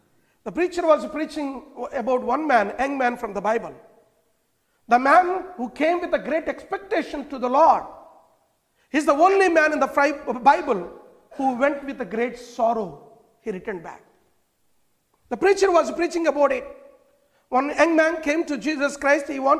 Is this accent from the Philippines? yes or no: no; India; Well, I came from India.